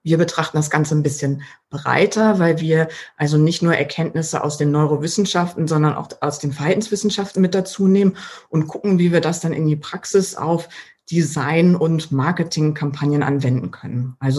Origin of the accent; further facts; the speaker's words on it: Germany; Und wir haben dann festgestellt, Mensch, wir kommen ja beide aus Deutschland. So ein Zufall.